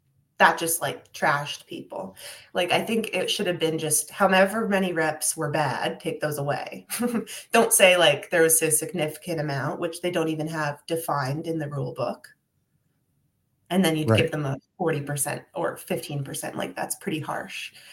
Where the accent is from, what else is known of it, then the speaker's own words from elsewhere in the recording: Canada; Like, okay, we're Canadian.